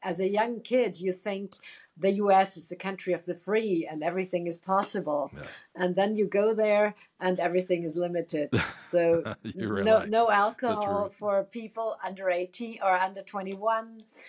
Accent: Tyrol, Austria; English is a second language; Well, I'm an Austrian. I grew up in the Alps, in the Tyrol

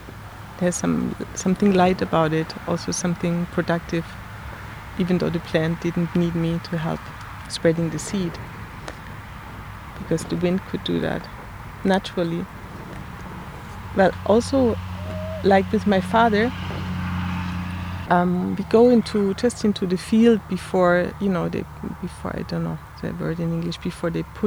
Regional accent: Austria; English is a second language; I'm from Austria.

